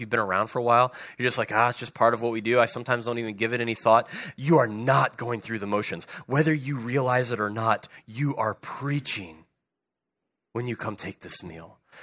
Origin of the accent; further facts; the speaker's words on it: Arkansas, United States; also born or lived in Ohio; I was born and raised in Arkansas. Arkansas is home. I love Arkansas. I had to do some time in Ohio for a while.